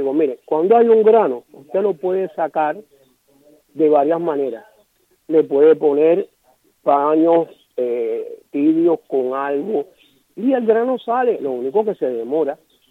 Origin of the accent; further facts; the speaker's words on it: Cuba; Yo soy cubano, yo no soy americano